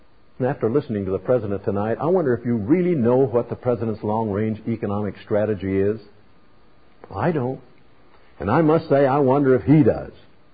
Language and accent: English; Peoria, Illinois, United States; I'd just like to talk with you as though we were having a cup of coffee back in my hometown of Peoria.